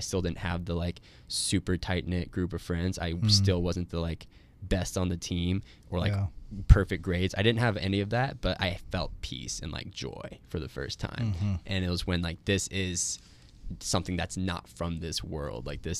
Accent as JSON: {"language": "English", "town": "Olathe", "region": "Kansas", "country": "United States", "tie": "born or raised there", "said": "I grew up in Olathe, O-Town"}